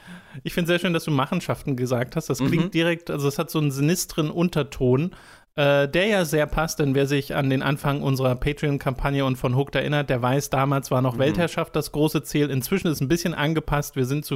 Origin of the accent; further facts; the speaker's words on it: Bavaria, Germany; Geil, meine Heimat.